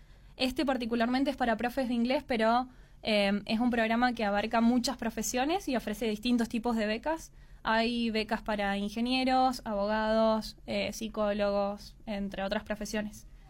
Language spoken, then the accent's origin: Spanish; Mendoza, Argentina; Como soy la única de Mendoza que va a ser más local quizás lo mío, pero siempre obviamente tenemos que hablar en general sobre Argentina.